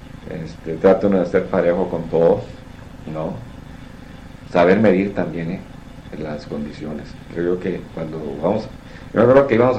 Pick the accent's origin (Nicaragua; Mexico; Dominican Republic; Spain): Mexico; Mexicali, Baja California; also born or lived in Calexico; yo soy de Calexico, sí, salí de la high school de Calexico, pero yo no soy de Calexico, soy de Mexicali